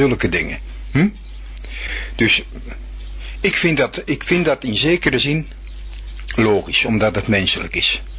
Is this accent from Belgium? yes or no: yes; Antwerp, Flanders, Belgium; trouwens, ik kom uit Antwerpen.